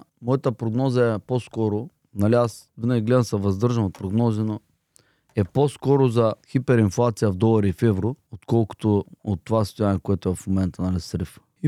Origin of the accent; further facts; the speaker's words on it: Varna, Varna Province, Bulgaria; аз съм от Варна, основно сме от Варна във фирмата